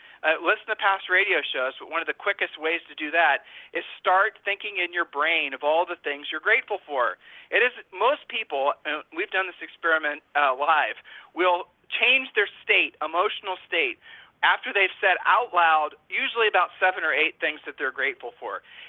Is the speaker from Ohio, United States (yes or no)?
yes; Ohio, United States; We're from Ohio.